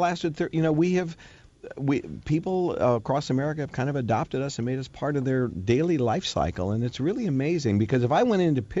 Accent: Chicago, Illinois, United States; But as a teenage kid growing up in Chicago, you were the guy.

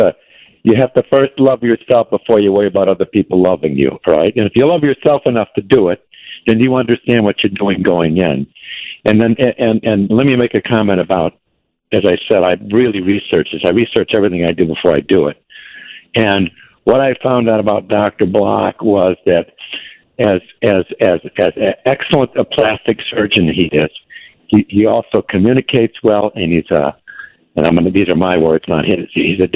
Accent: Ireland; I'm Irish, so whatever it takes.

